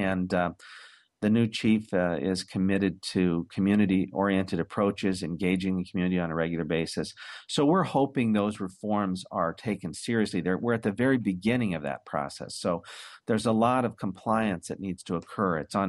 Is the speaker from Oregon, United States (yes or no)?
yes; Portland, Oregon, United States; However, I grew up in the Portland area and I'm from there.